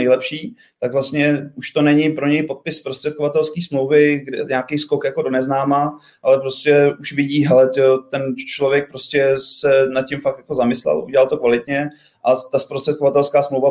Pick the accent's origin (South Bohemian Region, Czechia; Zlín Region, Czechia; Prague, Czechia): Prague, Czechia; Já jsem vlastně Pražák, bydlím celý život tady na Praze 8 a v Ďáblicích